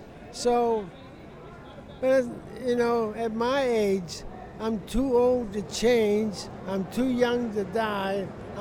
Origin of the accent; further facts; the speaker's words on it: Florida, United States; The dead end of USA. It was sea level and lowest vibrations on Earth. I came from Florida.